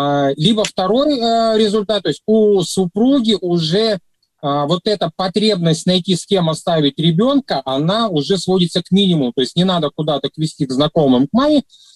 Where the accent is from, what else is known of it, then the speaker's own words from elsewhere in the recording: Kazan, Tatarstan, Russia; то есть я из Казани